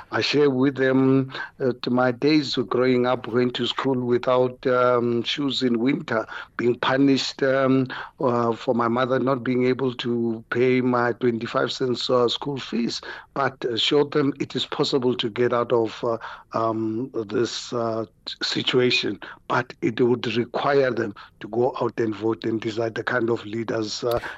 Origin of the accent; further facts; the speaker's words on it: South Africa; I would really be ashamed to get people to know that I was coming from South Africa, because I could not explain to them what was happening in my country.